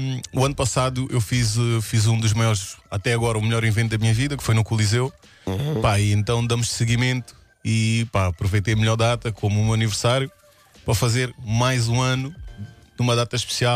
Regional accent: Faro, Algarve, Portugal; Sou de Faro. Normalmente eles dizem: és de Faro, és farense. Eu não saio de Faro, porque ali é a minha calma, ali é a minha paz.

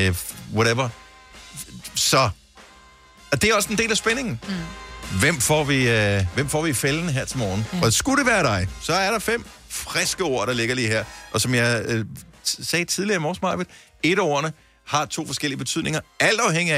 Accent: Esbjerg, Region of Southern Denmark, Denmark; born there; also born or lived in Bramming; Jeg er født i Esbjerg, jeg har boet i Bramming, som ligger lige rundt om hjørnet på Varde.

